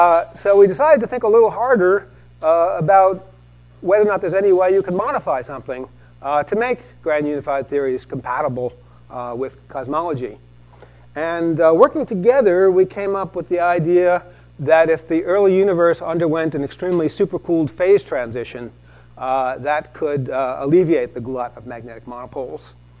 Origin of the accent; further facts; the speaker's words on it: Boston, Massachusetts, United States; I mean, I come from Boston, which is a city not well known for its warm climate